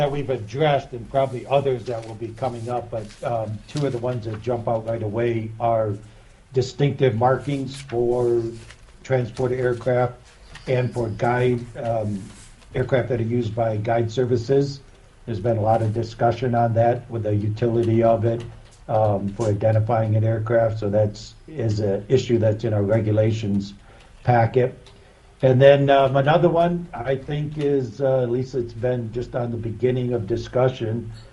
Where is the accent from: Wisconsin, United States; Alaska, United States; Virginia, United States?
Alaska, United States; Glennallen; I'm from Glen Allen, Alaska